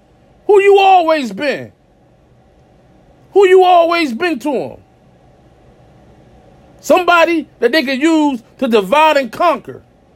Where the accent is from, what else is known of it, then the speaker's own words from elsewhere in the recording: United States; As an American, somebody that was born here, ancestors built the country.